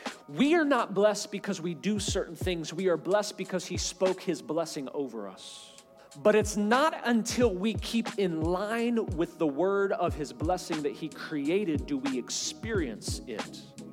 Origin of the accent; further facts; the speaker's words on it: United States; it's almost an expectation that I should be blessed because I grew up in America.